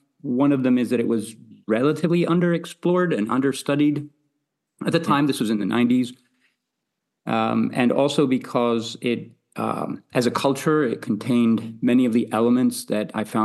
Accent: Greece; I was born and raised in Greece, yes.

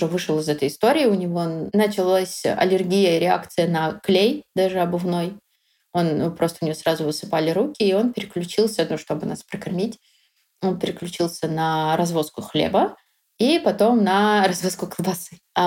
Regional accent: Kyrgyzstan; now in Moscow, Russia; Мои родители и я, мы родились в Кыргызстане, в Советской Киргизии, и выросли там. И в 2013 году мы переехали в Москву вместе с моими родителями.

